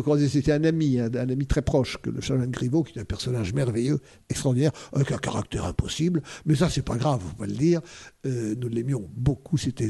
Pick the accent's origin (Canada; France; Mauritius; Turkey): France; Cambrai, Hauts-de-France; il m'arrive de retourner dans le Nord, dont je suis originaire, dans la région de Cambrai, le pays des bêtises